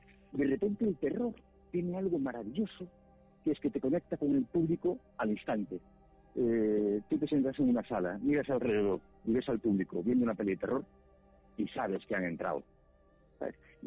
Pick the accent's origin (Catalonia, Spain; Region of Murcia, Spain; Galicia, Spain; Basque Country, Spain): Galicia, Spain; now in Madrid, Spain; Gemma y yo somos gallegos